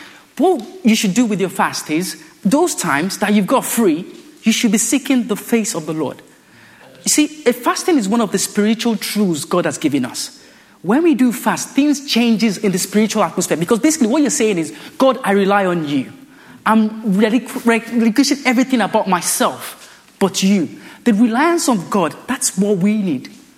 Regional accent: Nigeria; I grew up in Nigeria.

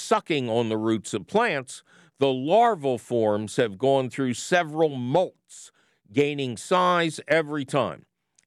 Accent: Pennsylvania, United States; My home state of Pennsylvania has seen some monster broods emerge over the last few centuries

